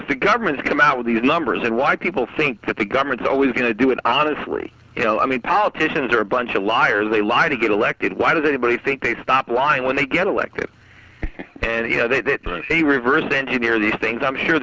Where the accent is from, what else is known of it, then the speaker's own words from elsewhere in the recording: United States; I mean, my kid's American. I am an American.